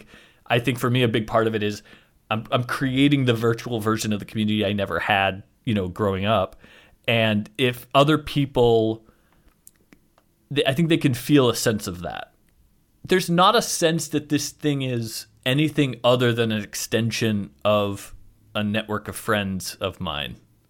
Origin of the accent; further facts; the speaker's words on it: United States; I think because I am an American and I have this sense that we all do, that we're all going to be rich and successful